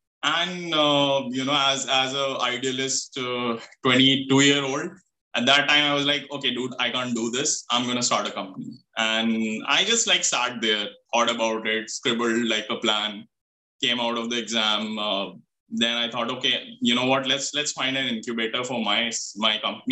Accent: Delhi, India; So I grew up in Delhi, very much South Delhi, was in a very nice locality.

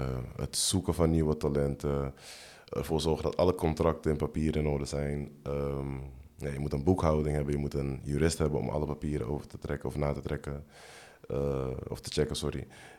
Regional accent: Amsterdam, North Holland, Netherlands; Ik ben geboren in de Bijlmer, Ganzenhoef. Ik heb daar vanaf 0 tot en met 7 jaar gewoond.

